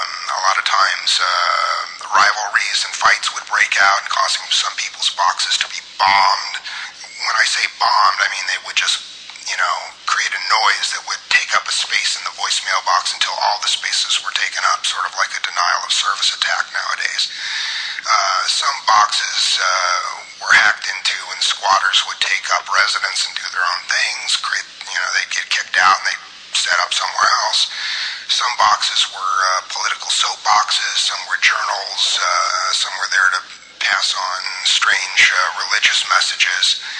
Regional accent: Midwest, United States; moved away; I'm originally from the Midwest and moved out here to Silicon Valley in the mid-70s with my family.

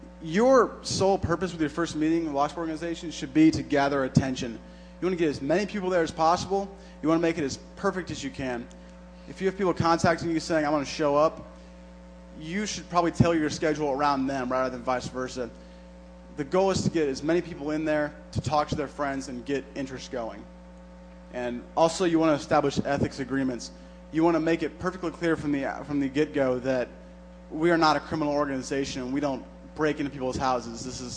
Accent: Newport News, Virginia, United States; I tried to start one in my hometown of Newport News, Virginia.

